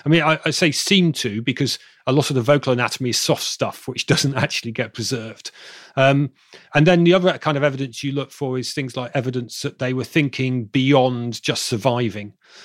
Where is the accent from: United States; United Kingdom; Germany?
United Kingdom; Bristol, South West England; accent: southern; now in Manchester, United Kingdom; So if I'm talking from Manchester, which is up in the north of England. But if I go back to my hometown in Bristol in the south, my southern accent will thicken